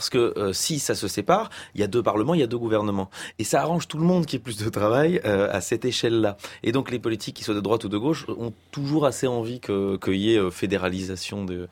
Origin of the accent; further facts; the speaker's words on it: Belgium; nous, en tant que Belges